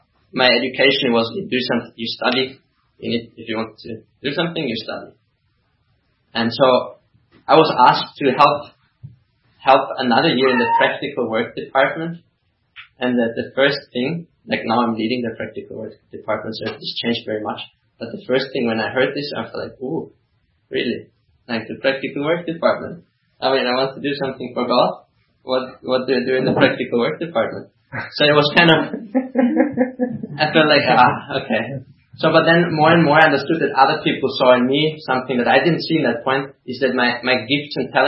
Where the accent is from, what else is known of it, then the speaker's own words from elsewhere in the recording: Austria; So I'm from Austria